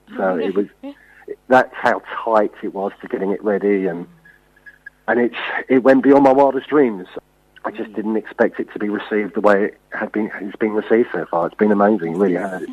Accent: York, Yorkshire and the Humber, United Kingdom; born there; I was born in York.

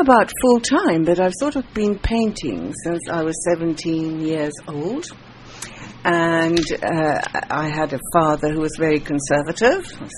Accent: South Africa; Being South African, colour has been incredibly important to me.

